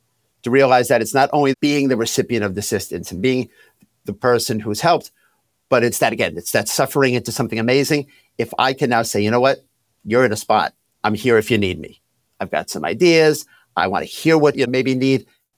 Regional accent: Long Island, New York, United States; I'm from Long Island, maybe not the new one.

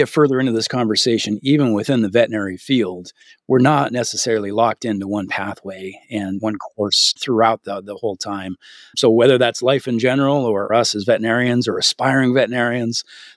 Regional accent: Canada; I'm Canadian.

